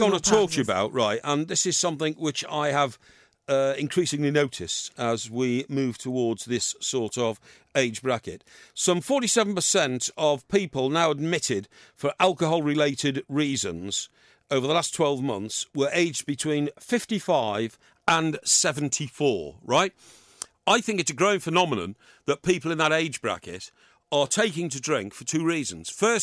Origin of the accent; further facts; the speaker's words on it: Chester, North West England, United Kingdom; My hometown, Chester, Liverpool, Manchester, certainly in London, Belfast I've been in.